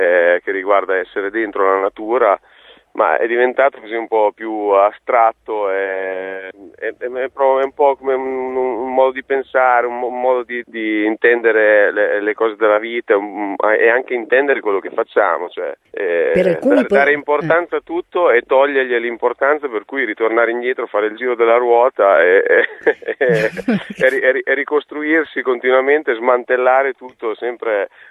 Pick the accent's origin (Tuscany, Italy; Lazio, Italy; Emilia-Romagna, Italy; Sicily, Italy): Emilia-Romagna, Italy; io sono romagnolo da poco, perché tempo fa nella mia terra, la Valmarecchia, c'è stato un referendum e abbiamo cambiato provincia.